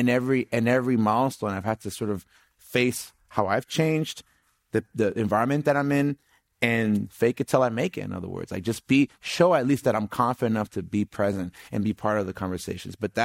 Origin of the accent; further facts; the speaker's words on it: East Palo Alto, California, United States; and even growing up in East Palo Alto, you have this sense of the man